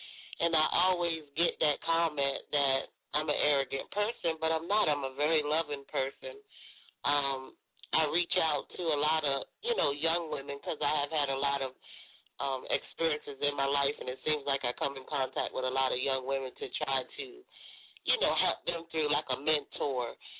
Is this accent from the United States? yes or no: yes; Norfolk, Virginia, United States; I'm from Norfolk, Virginia.